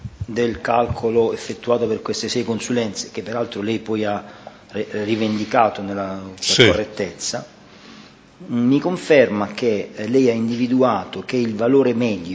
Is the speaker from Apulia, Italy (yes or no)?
yes; Taranto, Apulia, Italy; in questo caso siamo tutti di Taranto